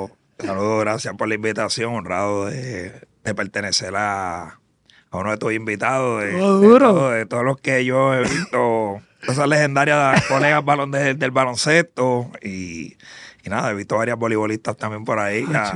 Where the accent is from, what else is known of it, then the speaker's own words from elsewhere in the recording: Carolina, Puerto Rico; Yo soy nacido y criado en Carolina, así que toda mi vida yo he sido de Carolina y a mí nadie me saca de Carolina hasta que muera. Yo soy de ahí.